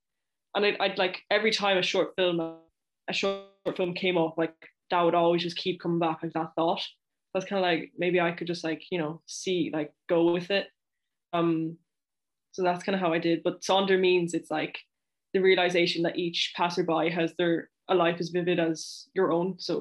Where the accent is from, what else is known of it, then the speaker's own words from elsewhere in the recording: Galway, Connacht, Ireland; I actually shot it in Galway because I am from Galway, but I moved to Donegal